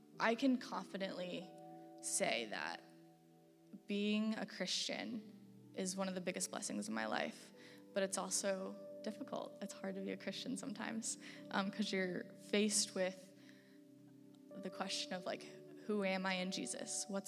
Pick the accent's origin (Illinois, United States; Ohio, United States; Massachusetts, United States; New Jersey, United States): Illinois, United States; Bloomington; now in Champaign, United States; I grew up in Bloomington, Illinois, had a big family, lots of step-siblings and whatnot, so I love it in Champaign